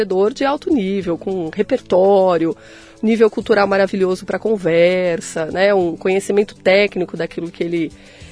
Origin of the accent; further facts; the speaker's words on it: São Paulo, Brazil; born there; Nasci em São Paulo, capital.